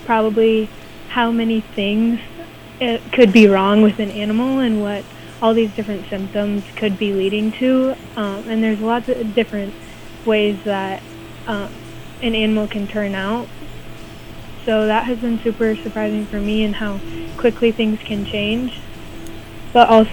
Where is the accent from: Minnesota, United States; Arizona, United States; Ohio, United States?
Minnesota, United States; Windham; So I'm from here in Windham, Minnesota, and I'm going to school for pre-vet in Brookings, South Dakota at SDSU.